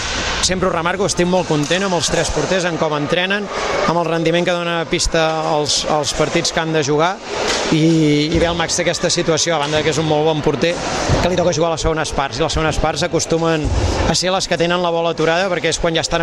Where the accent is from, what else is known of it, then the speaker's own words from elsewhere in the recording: Vilafranca del Penedès, Catalonia, Spain; Vilafranca, jo soc de Vilafranca, espero i desitjo que ens ajudi